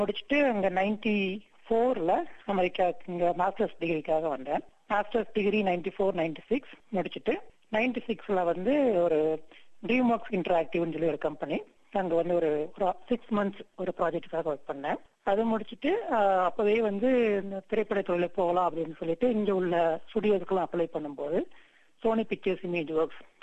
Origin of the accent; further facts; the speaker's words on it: Coimbatore, Tamil Nadu, India; also born or lived in Thoothukudi; நான் பிறந்தது வந்து தமிழ்நாட்டில் தூத்துக்குடியில பிறந்தேன். அம்மாவுடைய ஊர் தூத்துக்குடி. நான் வளர்ந்தது எல்லாமே கோயம்புத்தூர்ல. கோயம்புத்தூர் புறநகர்ல கள்ளப்பாளையம்னு ஒரு சிறிய கிராமம். அங்கதான் நான் வந்து 7ஆம் வகுப்பு வரைக்கும் படித்தேன்.